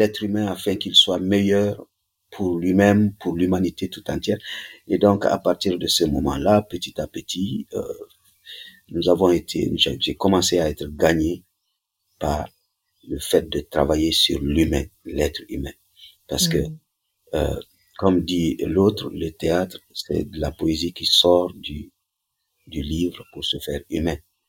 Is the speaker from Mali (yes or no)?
yes; Sang, Mali; born there; also born or lived in Bamako; Je suis né à Sang, mais cet examen dont je parle, je l'ai passé à Ségou.